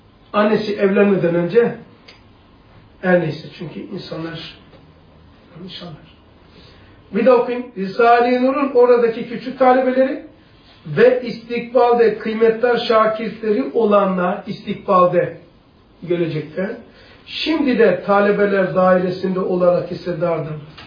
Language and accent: Turkish; Black Sea Region, Turkey; Bizim köyle biliyorsunuz da Karadeniz tabii.